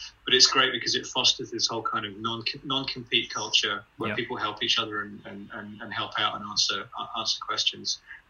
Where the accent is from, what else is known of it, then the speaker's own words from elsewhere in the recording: United Kingdom; now in Australia; which I'd make from Australia, I'm from the UK originally, it's not a speech impediment, that's where my accent comes from.